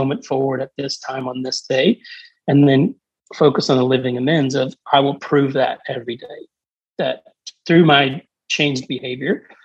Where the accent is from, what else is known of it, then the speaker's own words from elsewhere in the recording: the South, United States; I grew up around food, being a Southerner with a grandmother has, you know, the garden in the basement full of mason jars.